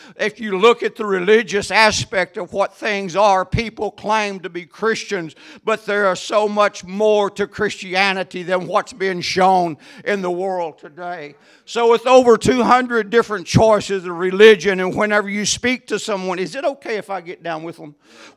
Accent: Texas, United States; I'm from Texas. I'm part of the y'all team.

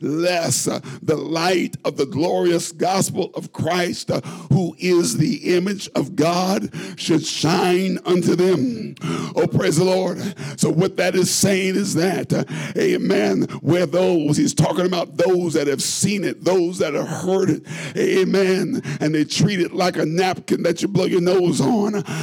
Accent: Indiana, United States; I'm from Indiana.

